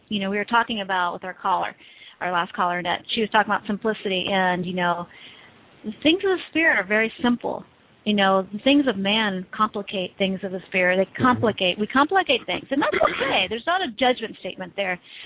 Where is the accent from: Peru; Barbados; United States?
Peru; Well, we're from Peru.